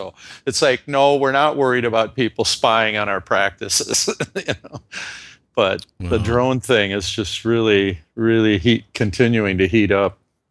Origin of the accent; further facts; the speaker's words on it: Australia; like I am, being an Aussie.